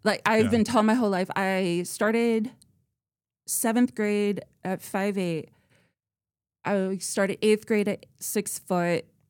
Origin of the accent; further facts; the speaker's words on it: Nappanee, Indiana, United States; I grew up in Napanee, Indiana, so a stone's throw from Warsaw and Grace College.